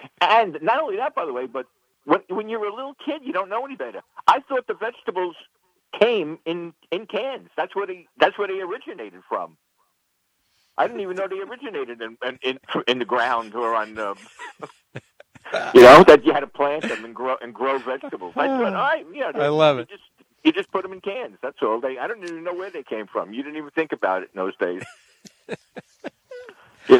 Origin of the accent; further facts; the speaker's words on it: New York City, New York, United States; the place where we used to buy our food when I was growing up in Bensonhurst, when I was a kid, was Key Food.